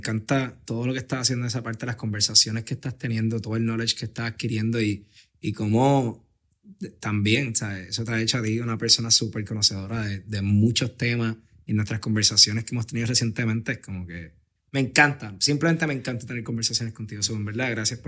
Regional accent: Aguadilla, Puerto Rico; comencé en Aguadilla, literalmente, porque soy de Aguadilla, me crié en Aguadilla, y amo esa área.

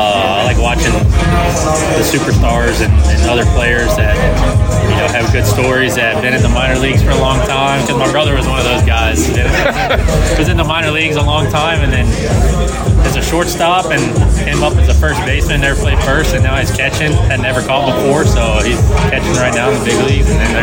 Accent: Baton Rouge, Louisiana, United States; Yeah, I'm from Baton Rouge in Louisiana.

